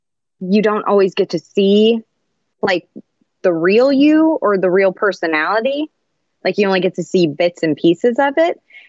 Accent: Godfrey, Illinois, United States; I'm from Godfrey. Like, I'm a hygienist and a mom.

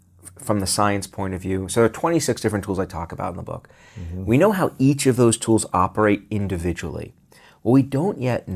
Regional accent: Brooklyn, New York, United States; where I grew up in Brooklyn, parks, green spaces were synonymous with getting mugged.

